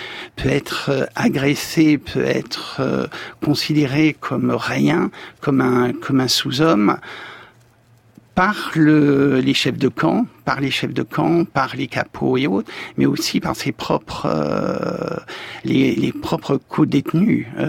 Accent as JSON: {"language": "French", "country": "France"}